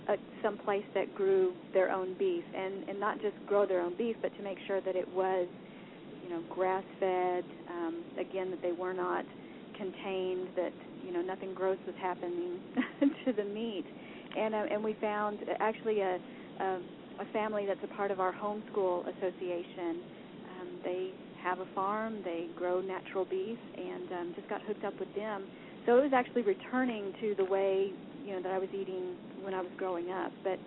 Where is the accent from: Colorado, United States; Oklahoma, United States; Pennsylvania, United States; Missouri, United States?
Missouri, United States; Well, growing up in Southwest Missouri, my parents did this while I was growing up.